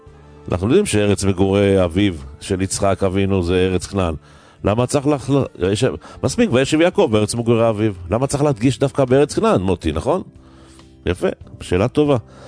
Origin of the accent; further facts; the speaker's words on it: Bnei Brak, Tel Aviv District, Israel; אני את שנות ילדותי הצעירים גדלתי בבני ברק